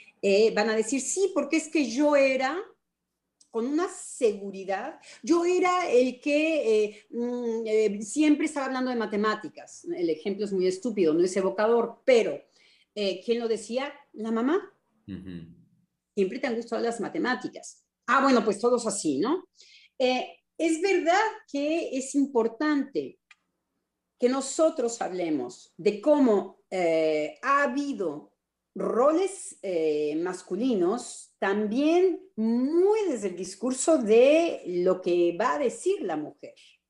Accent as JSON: {"language": "Spanish", "country": "Mexico", "said": "A nosotros como mexicanos puede ser el padre que nos protege"}